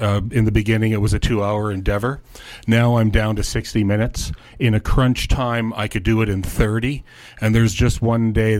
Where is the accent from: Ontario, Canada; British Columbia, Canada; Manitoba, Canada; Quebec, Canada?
Manitoba, Canada; Winnipeg; born and raised in Winnipeg, but living out here on the beautiful Best Coast.